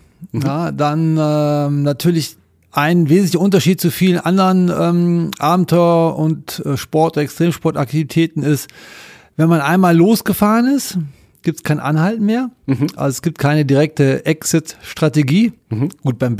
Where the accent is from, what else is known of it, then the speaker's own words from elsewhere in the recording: North Rhine-Westphalia, Germany; now in Raubling, Germany; ich wohne in Raubling, das ist schon im Inntal, Landkreis Rosenheim, aber aufgewachsen bin ich im Rheinland zwischen Düsseldorf und Köln. Also bin eine rheinländische Frohnatur.